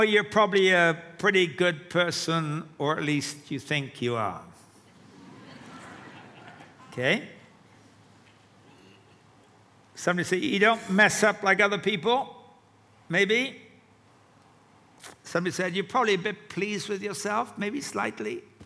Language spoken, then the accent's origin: English; England, United Kingdom; You know I come from England. That may or may not be a good thing. You know I'm a Christian.